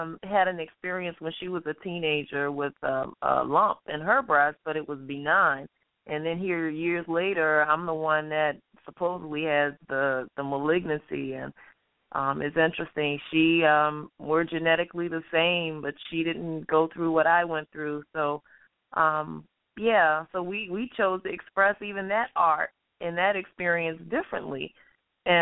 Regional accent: New Orleans, Louisiana, United States; born there; It's special to me that I was born in New Orleans, Louisiana, which is the birthplace of jazz and bounce and R&B

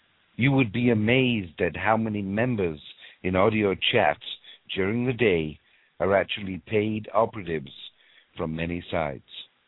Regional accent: Canada; as a Canadian, I am very cognizant of the connection our countries share.

